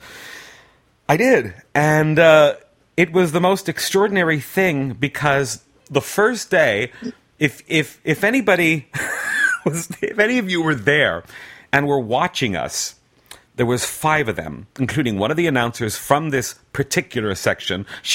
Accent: Montreal, Quebec, Canada; now in Asia; when I was very young, growing up in Montreal, Canada.

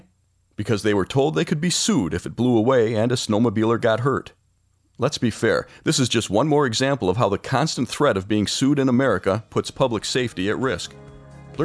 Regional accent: Cadillac, Michigan, United States; I'd like to tell you about a canal in my hometown of Cadillac, Michigan

